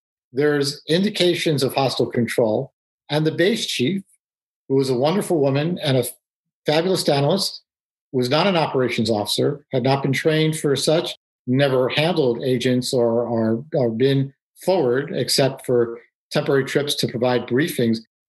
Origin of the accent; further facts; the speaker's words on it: New York City, New York, United States; So I grew up in New York City, and I'm Jewish, but, you know, rather secular